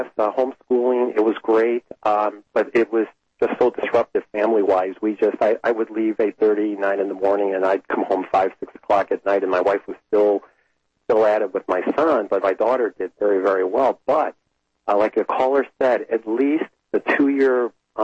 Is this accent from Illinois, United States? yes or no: yes; Illinois, United States; I'm from Illinois.